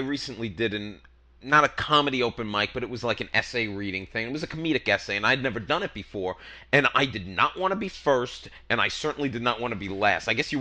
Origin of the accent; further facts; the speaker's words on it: New York, United States; I always feel kind of, as a New Yorker, I always feel kind of ashamed how much I really like L.A.